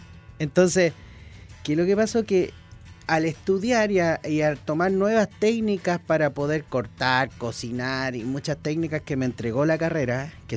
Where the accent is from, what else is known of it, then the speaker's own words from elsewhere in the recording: Viña del Mar, Valparaíso, Chile; born there; now in Peña Blanca, Chile; Y la verdad es que yo soy de la quinta región. Yo nací en Viña.